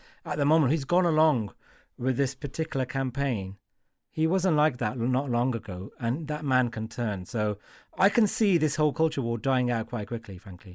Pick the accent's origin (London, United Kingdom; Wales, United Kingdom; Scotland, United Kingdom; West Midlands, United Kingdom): West Midlands, United Kingdom; Wolverhampton; I mean, I know, I'm from Wolverhampton. I know these people.